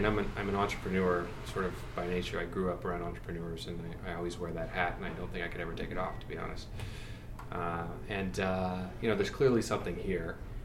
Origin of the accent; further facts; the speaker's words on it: Hollywood, California, United States; I'm from Hollywood, and when I was younger, I thought I was going to be a filmmaker. So when I was like 16, I moved